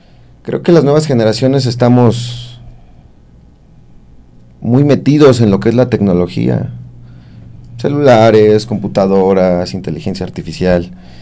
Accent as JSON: {"language": "Spanish", "town": "Milpa Alta", "region": "Mexico City", "country": "Mexico", "said": "a las tradiciones, a la cultura de lo que somos, ¿no?, de nuestro pueblo, de Milpalta."}